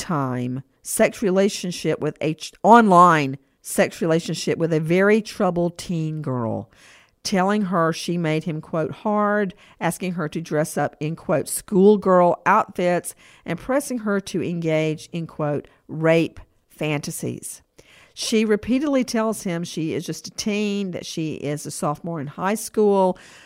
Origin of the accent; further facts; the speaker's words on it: Macon, Georgia, United States; Like when I grew up in Macon, we wouldn't say cancer.